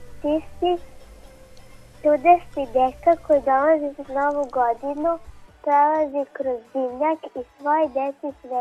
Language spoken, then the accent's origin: Serbian; Majdanpek, Bor District, Serbia; Ja mogu, ja sam iz Majdanpeka.